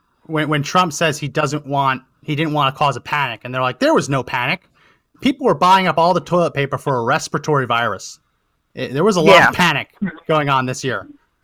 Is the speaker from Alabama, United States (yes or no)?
no; New Jersey, United States; Because I'm from Jersey originally.